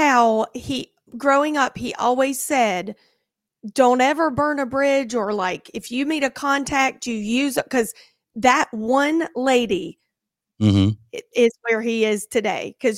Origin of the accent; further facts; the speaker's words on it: Concord, United States; Growing up in Concord, we had a neighbor that was quite a bit older than my dad.